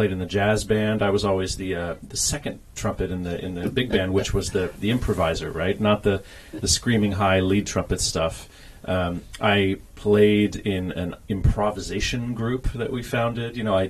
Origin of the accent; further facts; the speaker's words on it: Midwest, United States; now in Vancouver, Canada; So I grew up in the Midwest, but I currently live in Vancouver, where I'm the associate conductor of the Vancouver Symphony.